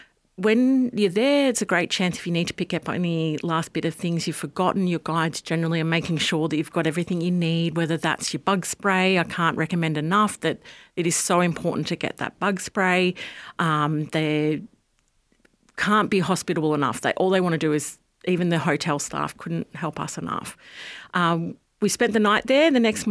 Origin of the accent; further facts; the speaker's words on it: Australia; Obviously, being Australian, it's hard to bring some of them back